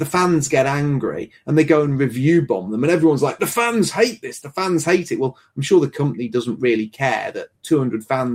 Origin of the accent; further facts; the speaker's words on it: United Kingdom; But as a British guy, I don't know.